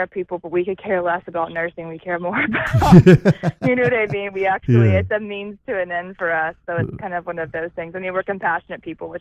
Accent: Birmingham, Alabama, United States; now in Los Angeles, United States; No, in Birmingham. I'm from Birmingham, Alabama, so...

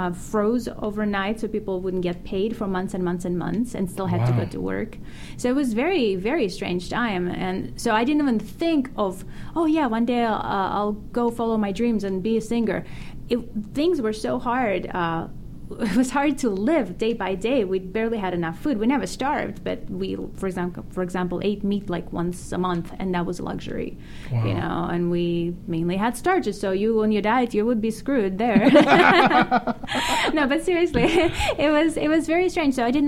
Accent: Russia; now in United States; growing up in Russia, that's one thing I actually love about America. And this is my country now

